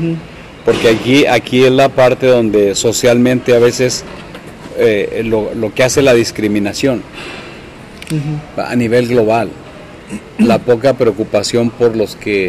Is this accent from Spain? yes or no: no; Chihuahua, Mexico; como a mí, que soy de Chihuahua, ¿verdad?